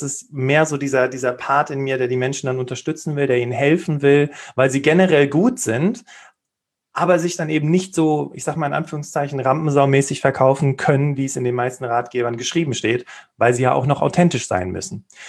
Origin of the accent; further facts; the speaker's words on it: North Rhine-Westphalia, Germany; ich komme aus der Nähe von Köln, also ich sitze jetzt, stehe tatsächlich gerade hier im Homeoffice an meinem Stehtisch und gucke raus ins Grüne, wohne also nicht direkt in Köln, sondern ein bisschen außerhalb.